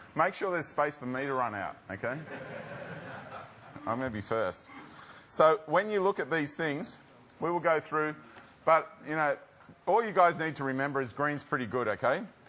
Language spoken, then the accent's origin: English; Sydney, New South Wales, Australia; All right, and I come from Sydney.